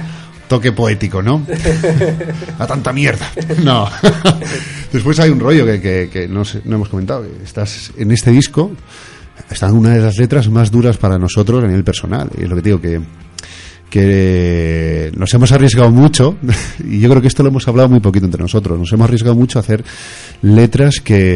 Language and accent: Spanish; Santa Cruz de Tenerife, Canary Islands, Spain; Llevo muchos años viviendo aquí, pero soy canario, chicharrero de corazón, ¿no?